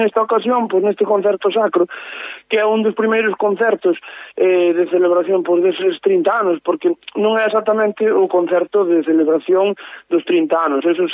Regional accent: Lourenzá, Galicia, Spain; no meu pobo, en Lourenzá, nunha parroquia pequena que se chama Santo Tomé de Lourenzá, no precioso val de Lourenzá.

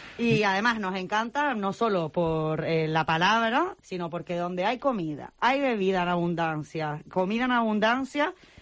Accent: Canary Islands, Spain; la gente ya sabe que … tengo apellido y familia vasca, pero también soy canaria. Soy más canaria que el gofio.

